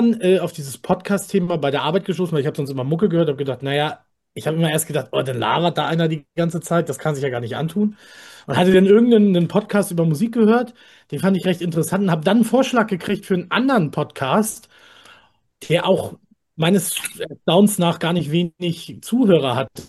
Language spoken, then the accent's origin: German; Northern Germany, Germany; weil ich bin ja auch kein Bayer, ich komme hier ganz hoch aus dem Norden